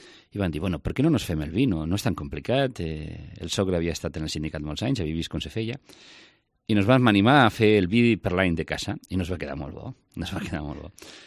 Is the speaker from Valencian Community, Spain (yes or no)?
no; Bellmunt del Priorat, Catalonia, Spain; al meu poble, a Bellmunt del Priorat